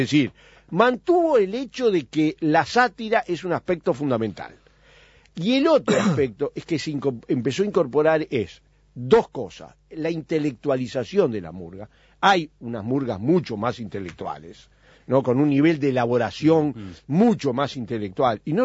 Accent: Sicily, Italy; born there; Spanish is a second language; del lugar escuchemos donde yo nací, en Sicilia, la murga y el carnaval no son

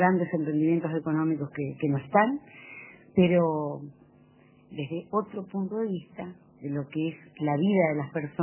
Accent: Montevideo, Uruguay; now in Castillos, Uruguay; nací en Maldonado, viví siempre en Montevideo, me vine para Castillos.

